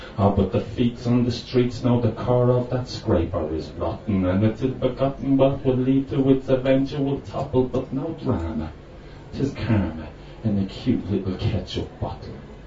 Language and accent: English; Dublin, Leinster, Ireland; I'm from Dublin, and I told me Ma I was coming to Cork for Culture Night.